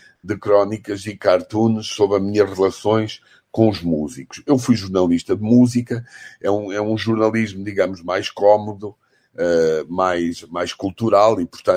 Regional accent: Portugal; accent: Portuguese; also born or lived in Brazil; eu vivi tantos anos no Brasil, até deveria estar a falar com o sotaque. Eu costumo dizer, o sotaque de Portugal é português com sal e do Brasil é português com açúcar.

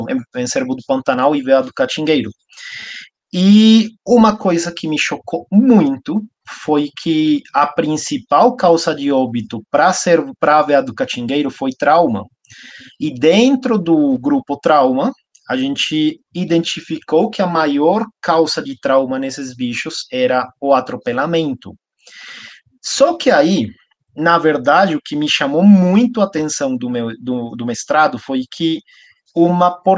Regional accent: Colombia; Portuguese is a second language; moved away as an adult; now in Brazil; eu acho que já você percebeu que meu sotaque é bem marcante. Então, eu não sou brasileiro, eu sou natural da Colômbia. Eu me formei como médico veterinário lá na Universidade de La Salle, em Bogotá. Depois, eu cheguei aqui no Brasil em 2015.

